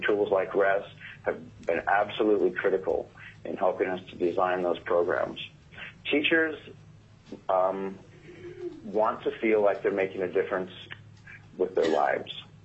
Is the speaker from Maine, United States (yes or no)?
no; Ambler, Alaska, United States; I grew up in Northwest Arctic in the school district in the community of Ambler, so I very much appreciate what Dr. O'Brien is doing in my hometown